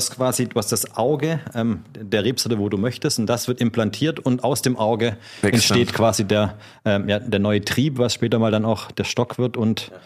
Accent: Stuttgart, Baden-Württemberg, Germany; ich bin in Stuttgart geboren und bin dann vor 2 Jahren aufs Weingut gekommen.

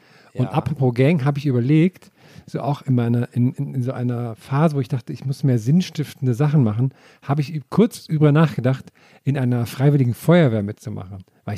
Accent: Thuringia, Germany; wenn ich an mein Heimatdorf zurückdenke in Thüringen

